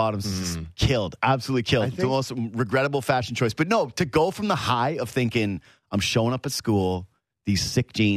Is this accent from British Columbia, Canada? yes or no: no; Yukon, Canada; I was from the Yukon. It's like everybody's pasty white.